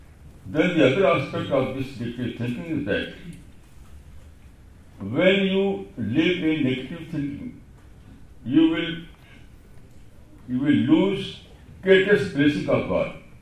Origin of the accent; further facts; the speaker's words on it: India; born there; So I always live with shukr that I was born in India.